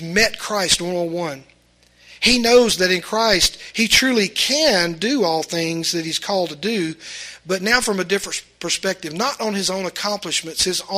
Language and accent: English; Mississippi, United States; I come from South Mississippi and, you know, I've called myself redneck many years.